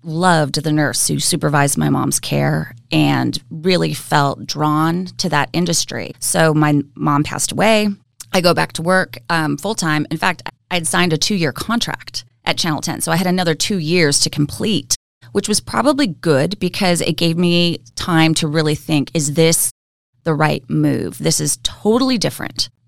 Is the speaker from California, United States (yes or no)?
yes; California, United States; Born and raised in California.